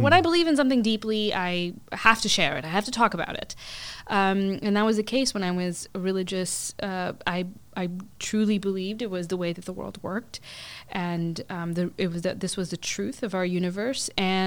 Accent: Texas, United States; also born or lived in Pakistan; I was born in Pakistan, but I was raised in the United States, in Texas.

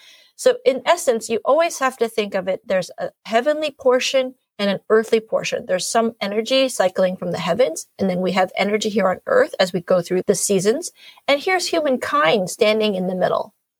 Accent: Canada; Growing up in Canada, you're so immersed with Western medicine, you know, so Western allopathic biomedicine.

